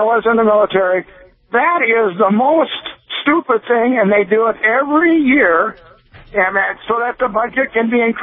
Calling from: North Dakota, United States; I'm on the road between Minot and Williston

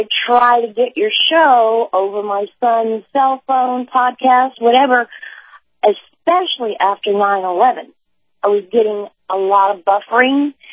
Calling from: San Antonio, Texas, United States; in San Antonio.

